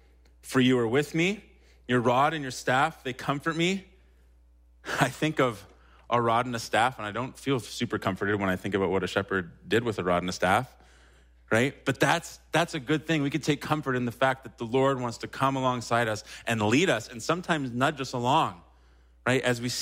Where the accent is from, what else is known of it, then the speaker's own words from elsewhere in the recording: Winnipeg, Manitoba, Canada; Growing up in Winnipeg, we were part of car clubs